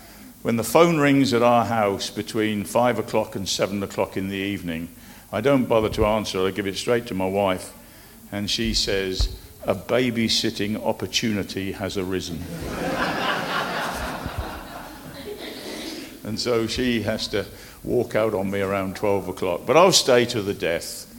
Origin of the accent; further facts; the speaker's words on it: United Kingdom; I'm half English and half Welsh. The English contingent.